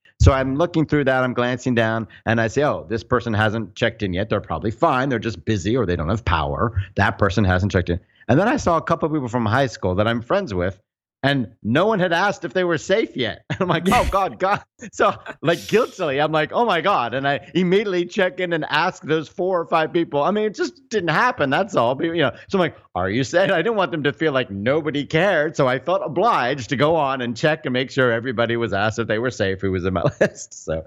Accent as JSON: {"language": "English", "region": "Florida", "country": "United States", "tie": "born or raised there", "said": "I grew up in Florida, so I know all sorts of people in Miami, and I have a friend in Jacksonville."}